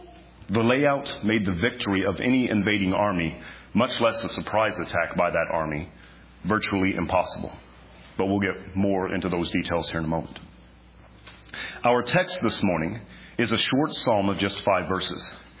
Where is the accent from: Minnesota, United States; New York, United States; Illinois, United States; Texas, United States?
Texas, United States; Perhaps it's due to the fact that I grew up in the Texas Panhandle just a few short hours from here.